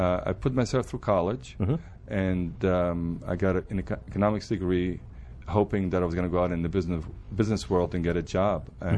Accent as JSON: {"language": "English", "town": "Beirut", "region": "Beirut Governorate", "country": "Lebanon", "moved": "yes", "lives_now": "United States", "said": "Beirut, Lebanon."}